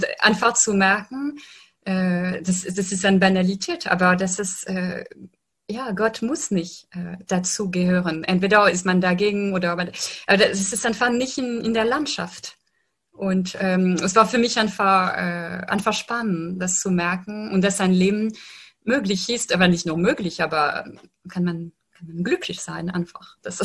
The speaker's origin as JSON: {"language": "German", "country": "France", "second_language": "German", "said": "ich stamme aus Frankreich"}